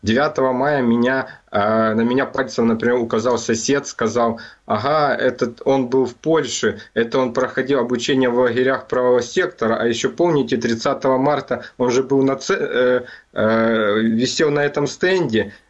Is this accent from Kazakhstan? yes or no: no; Ukraine; то, что я горжусь тем, что я украинец.